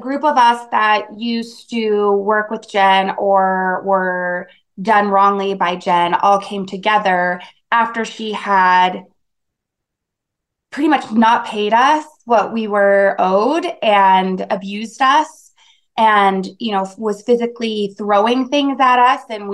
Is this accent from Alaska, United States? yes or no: no; Arizona, United States; also born or lived in Boston; now in Salt Lake City, United States; No. I was actually born in Boston and pretty much raised in Arizona.